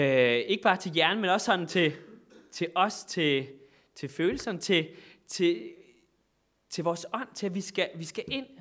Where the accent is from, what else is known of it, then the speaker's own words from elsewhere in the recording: Græsted, Capital Region of Denmark, Denmark; also born or lived in Copenhagen; Jeg er selv fra Græsted i Nordsjælland. Har boet i en del år i København, hvor jeg blandt andet har studeret.